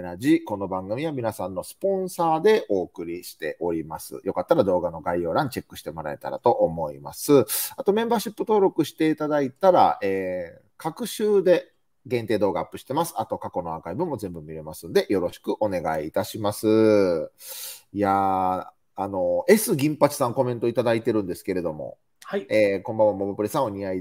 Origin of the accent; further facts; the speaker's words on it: Nara, Japan; 僕の地元でもあり